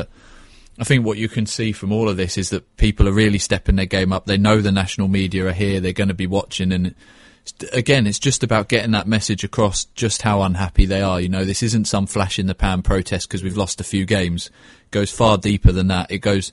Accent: Cambridge, East of England, United Kingdom; now in London, United Kingdom; I grew up in Cambridge. I used to come down with my granddad to games, and now I moved down to London and moved into Charlton

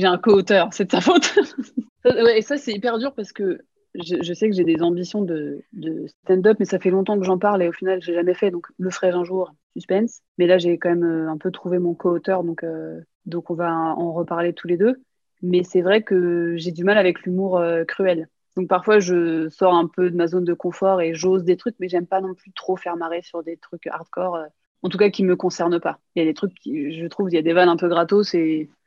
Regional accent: Champs-sur-Marne, Île-de-France, France; also born or lived in Paris / Noisy-le-Grand; moi, je suis née à Paris et on est vite allé en banlieue parisienne, à Champs-sur-Marne, puis à Noisy-le-Grand.

